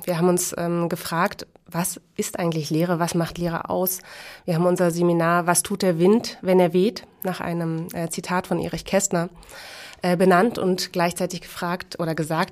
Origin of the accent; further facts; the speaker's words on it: Berlin, Germany; Ich bin in einer Großstadt in Berlin aufgewachsen, habe dort die meiste Zeit auf dem Fußballplatz vielleicht verbracht.